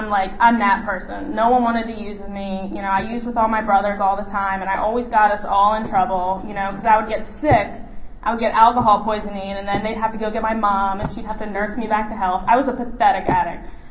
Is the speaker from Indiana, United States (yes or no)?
no; Annapolis, Maryland, United States; I'm from the Annapolis area, and in my area, the meetings that I go to, there aren't a ton of women with clean time.